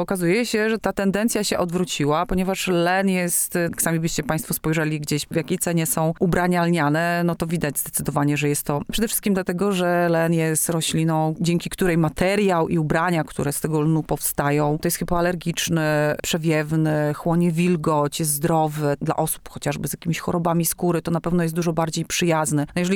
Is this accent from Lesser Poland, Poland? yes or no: no; Ostróda, Warmian-Masurian Voivodeship, Poland; ja oryginalnie przyznam się, że jestem z Ostródy. Od jakiegoś czasu więcej czasu spędzam w Morągu, no a teraz w Miłakowie.